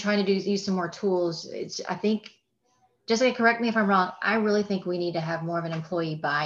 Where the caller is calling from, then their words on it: Dahlonega, Georgia, United States; I'm actually the mountains of Georgia, Dahlonega, Georgia.